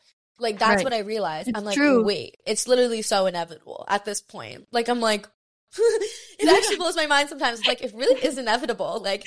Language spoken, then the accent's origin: English; Maui, Hawaii, United States; Like right now I'm still in my hometown. My hometown is Maui, Hawaii. So it's like really tough to leave.